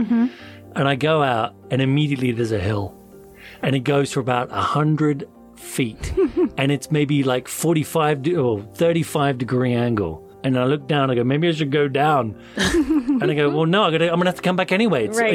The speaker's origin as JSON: {"language": "English", "region": "London", "country": "United Kingdom", "tie": "born or raised there", "said": "I grew up in London. I would walk around like I owned the place."}